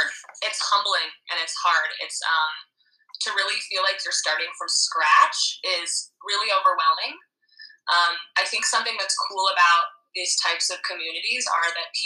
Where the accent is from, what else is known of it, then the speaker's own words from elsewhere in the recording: Denver, Colorado, United States; I grew up in Denver, and I don't know if much of you know much about Denver's.